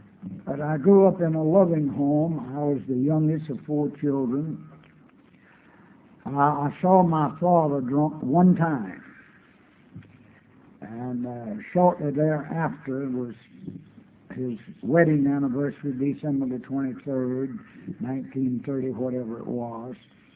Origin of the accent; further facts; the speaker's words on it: Sumter, South Carolina, United States; in Sumter, South Carolina. Once in 1921. That makes me 78 years old.